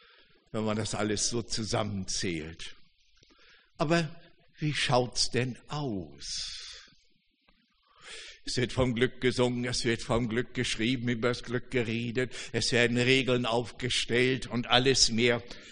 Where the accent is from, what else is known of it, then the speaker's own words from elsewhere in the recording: Northern Germany, Germany; Nur eines, ich bin Norddeutscher, bei uns ist das weniger ausgeprägt.